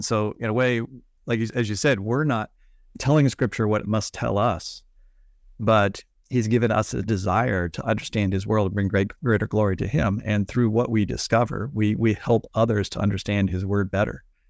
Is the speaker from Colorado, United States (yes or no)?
yes; Colorado, United States; I'm a preacher's kid, and I grew up in Western Colorado.